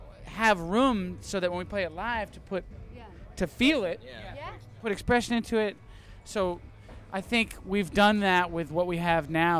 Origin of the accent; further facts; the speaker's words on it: Maine, United States; also born or lived in Plymouth, Massachusetts; And I was raised in Maine.